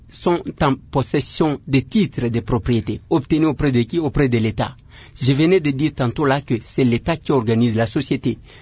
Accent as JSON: {"language": "French", "country": "DR Congo", "said": "En tant qu'élu de Kinshasa d'abord, et ensuite en tant que Congolais"}